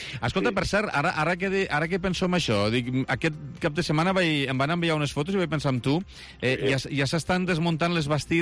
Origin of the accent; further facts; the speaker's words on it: Lleida, Catalonia, Spain; com a lleidatans